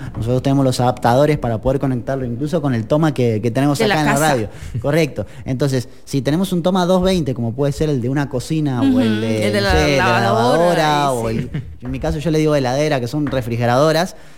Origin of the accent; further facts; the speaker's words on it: Argentina; now in Costa Rica; Yo vengo de un país como Argentina y hay muchos cortes de luz, y Costa Rica realmente uno no siente tantos cortes de luz